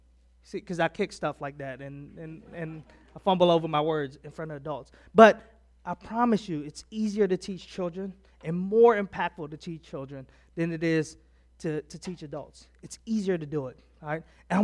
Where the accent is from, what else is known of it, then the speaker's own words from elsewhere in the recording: Philippines; I don't speak Spanish at all. All right, I'm from the Philippines